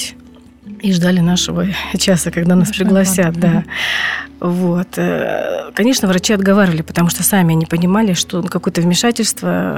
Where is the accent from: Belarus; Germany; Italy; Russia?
Russia; Perm, Perm Krai; born there; now in Tver, Russia; Да, я родилась в Перми, да.